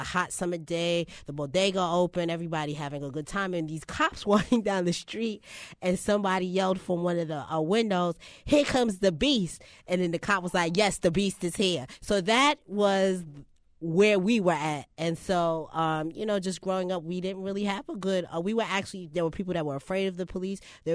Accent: New York City, New York, United States; Well, I grew up in Hollis, Queens in the 80s and 90s.

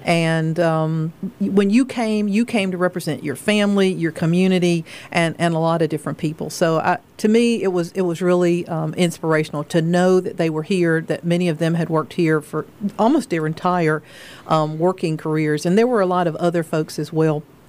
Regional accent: Graham, North Carolina, United States; I'm probably one of the proudest people ever born and raised in Graham, North Carolina, half an hour down the road.

